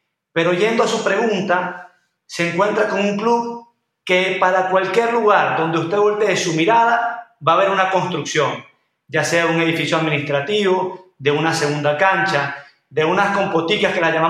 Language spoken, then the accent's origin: Spanish; Venezuela; Ese cortoplacismo que a nosotros como venezolanos y como